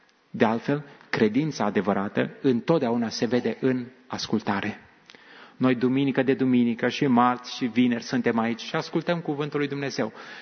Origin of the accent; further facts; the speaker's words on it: Romania; moved away; Noi suntem români, știm puțină sau mai multă engleză, copiii noștri, copii de români, crescuți aici, născuți aici mulți dintre ei